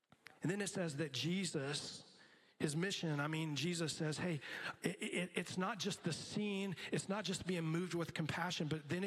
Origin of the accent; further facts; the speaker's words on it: Miami, Florida, United States; because I don't speak Spanish. But I grew up in Miami.